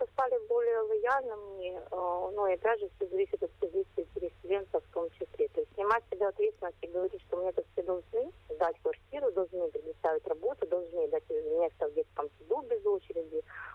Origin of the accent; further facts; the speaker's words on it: Crimea, Ukraine; moved away; Мы из Крыма переехали, это факт